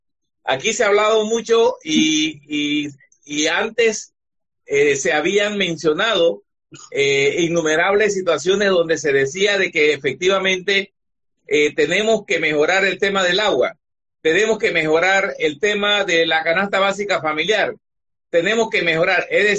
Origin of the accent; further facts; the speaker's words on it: Panama; nosotros como panameños no vemos esa verdad absoluta que hay